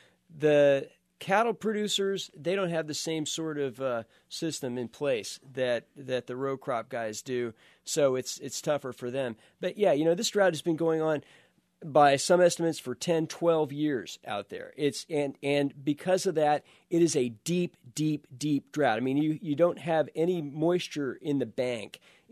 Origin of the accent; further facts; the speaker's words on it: Nickerson, Kansas, United States; I'm from Nickerson, Kansas. That's right in sort of south central Kansas